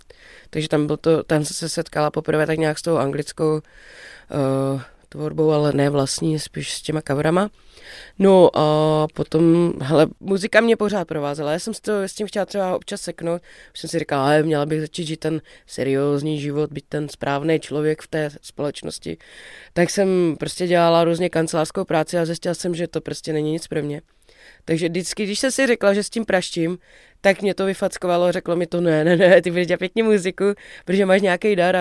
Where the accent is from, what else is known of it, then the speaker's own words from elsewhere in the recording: Brno, South Moravian Region, Czechia; Já jsem z Brna, původně. Teď už bydlím teda na Vysočině, ale brněnský patron jsem furt.